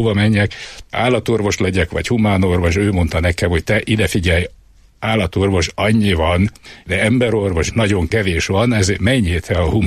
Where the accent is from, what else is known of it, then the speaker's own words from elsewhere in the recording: Pilisszentiván, Pest, Hungary; also born or lived in Budapest; Én Budapesten születtem, egy Budapest melletti kis falucskában, Pilisi falucskában, Pilis Szent Ivánon töltöttem a gyermekkoromat.